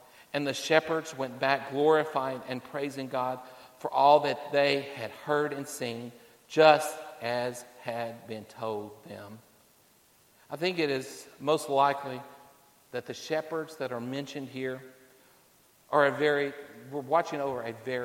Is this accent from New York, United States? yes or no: no; Gardner, Massachusetts, United States; born there; I was born in Gardner, Massachusetts in 1964. I've never been back to that place